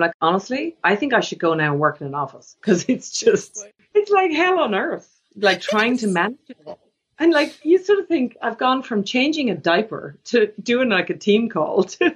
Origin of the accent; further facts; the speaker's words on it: Ireland; I'm from Ireland, so I wanted to be closer.